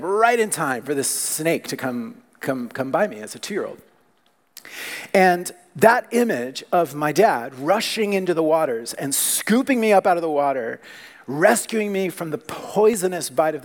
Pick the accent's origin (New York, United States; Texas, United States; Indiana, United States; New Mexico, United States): Texas, United States; born there; But when I was apparently 2 years old, living in Texas, I was born in Texas, so I was at a lake in Texas